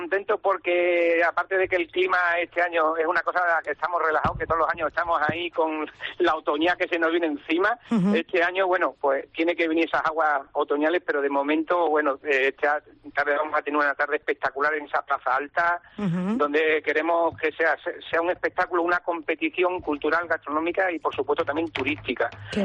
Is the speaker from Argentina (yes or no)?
no; Badajoz, Extremadura, Spain; Y también como extremeño, bueno, pues ese empujoncito también que me gusta darle a mi querida ciudad de Badajoz.